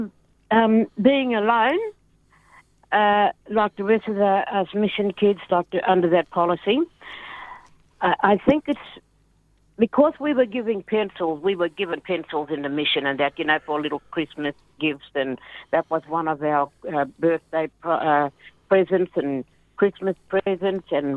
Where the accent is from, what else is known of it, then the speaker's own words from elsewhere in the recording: Western Australia, Australia; Yes, I'm from Goring, down at Noangrup. I was born in Noangrup, that's my hometown. I have connections to Manang, right around to Tullerup, Israelite Bay.